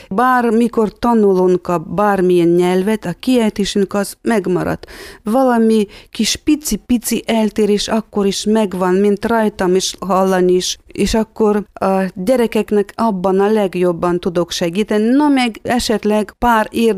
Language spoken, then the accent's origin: Hungarian; Russia; Hungarian is a second language; now in Hungary; én Oroszországban születtem, és ott az orosz nyelv olyan volt, mint anyanyelvi státuszban volt, mivel két nyelvet párhuzamosan beszéltünk, és akkor iskolában is az órák orosz nyelven voltak, otthon meg mordvin nyel